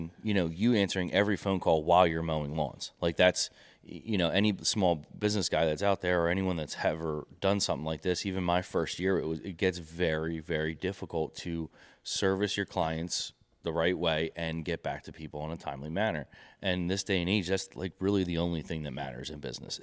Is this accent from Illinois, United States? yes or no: no; Ambler, Pennsylvania, United States; You grew up in Phoenixville, I grew up in Ambler, same thing.